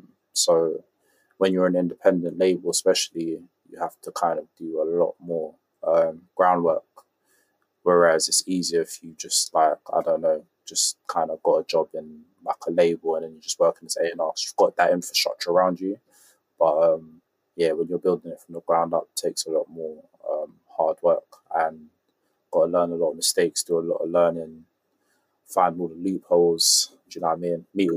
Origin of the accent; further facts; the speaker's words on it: Nigeria; Obviously, like we're both from Nigeria, so maybe like doing something in Africa.